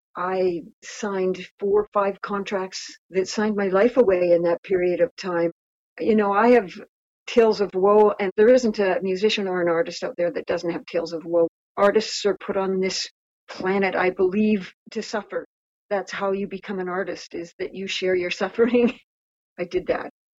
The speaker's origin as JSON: {"language": "English", "town": "Vernon", "region": "British Columbia", "country": "Canada", "tie": "born or raised there", "also_born_or_lived": "Kamloops", "said": "I was born here in Vernon and moved away in grade 7 and moved to Kamloops and started grade 7."}